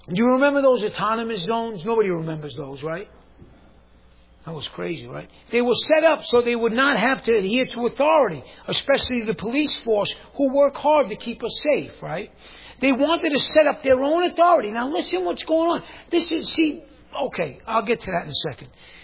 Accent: New York, United States; I hate to say this because this dude's from my home state. What about Governor Cuomo, ex-Governor Cuomo, if I may?

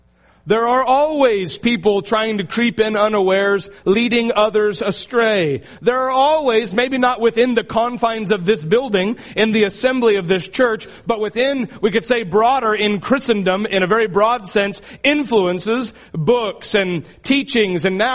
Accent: Astoria, Oregon, United States; I grew up in Astoria, and they still have a play there.

